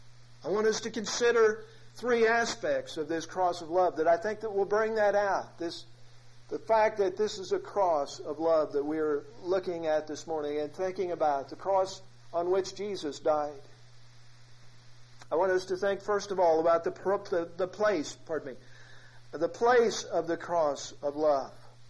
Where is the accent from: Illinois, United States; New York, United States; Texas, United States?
Illinois, United States; I grew up in Illinois